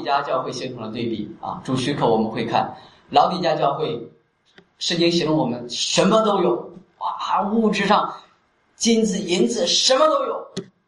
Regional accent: China; 在国内我自己听到的就是在我家乡也有发生

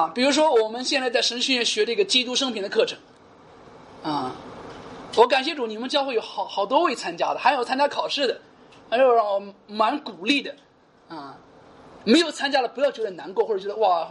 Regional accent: Singapore; 你回到新加坡了，回到我们的家乡之后呢，

